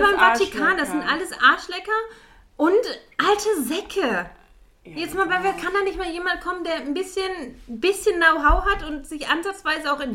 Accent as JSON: {"language": "German", "town": "Cologne", "region": "North Rhine-Westphalia", "country": "Germany", "said": "Oh Gott, ich komme aus der Köln."}